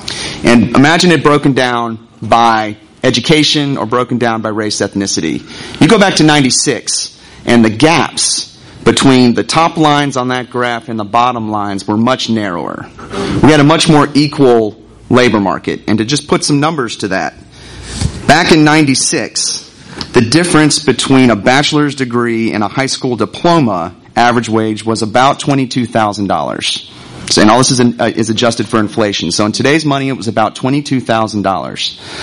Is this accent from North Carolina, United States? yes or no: yes; North Carolina, United States; moved away; I'm from North Carolina. I moved here in 2002.